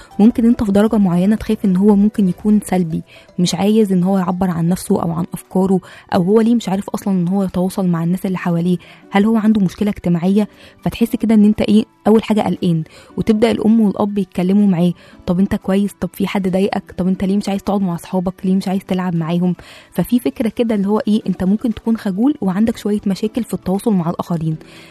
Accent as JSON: {"language": "Arabic", "country": "Egypt", "said": "الكتاب طبعا امريكي بس احنا عندنا في مصر نفس المشكلة"}